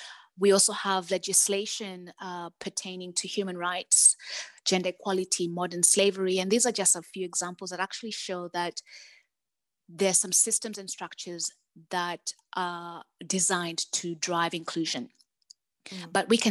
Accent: Kenya; I grew up in Kenya and I spent the first 20 years growing around such a powerful and rich culture and traditional culture as well.

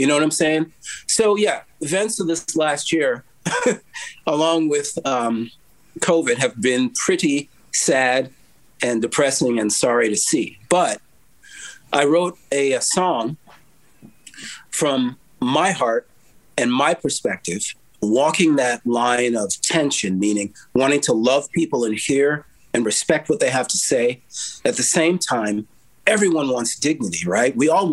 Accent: Scottsdale, Arizona, United States; also born or lived in Chicago / Wisconsin; now in California, United States; I was born in Chicago, grew up in Arizona, lived in Wisconsin. Now I'm California.

